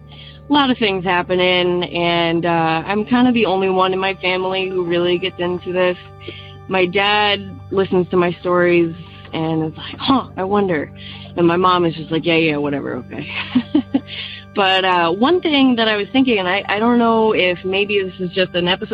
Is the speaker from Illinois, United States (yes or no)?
no; Worcester, Massachusetts, United States; I'm originally from Worcester, Mass.